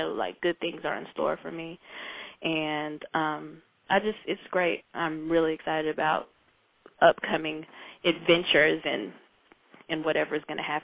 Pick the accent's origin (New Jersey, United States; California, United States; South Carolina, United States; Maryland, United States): South Carolina, United States; now in Boston, United States; Boston is a completely different environment from Alabama, and I'm from South Carolina.